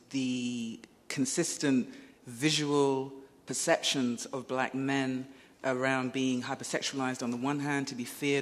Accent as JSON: {"language": "English", "region": "London", "country": "United Kingdom", "tie": "born there", "said": "I was born in London, I'm not American"}